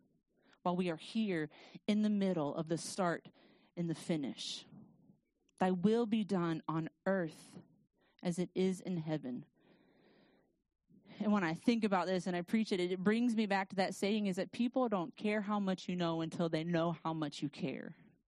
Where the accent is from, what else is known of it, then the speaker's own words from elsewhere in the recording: United States; I'm white. I'm American.